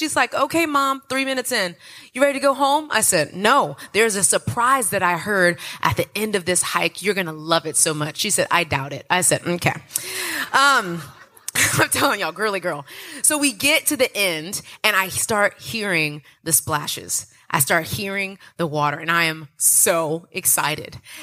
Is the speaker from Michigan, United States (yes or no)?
no; Texas, United States; My family from Louisiana. I'm from Texas.